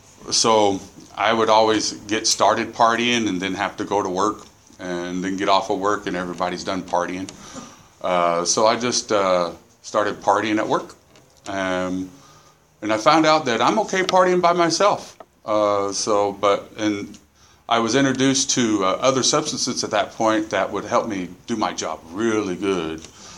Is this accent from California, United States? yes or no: yes; Lompoc, California, United States; born there; I was born in Lompoc.